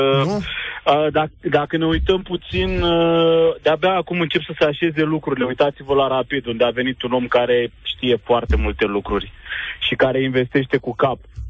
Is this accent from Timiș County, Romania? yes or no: yes; Timișoara, Timiș County, Romania; eu locuiesc eu sunt din Timișoara de loc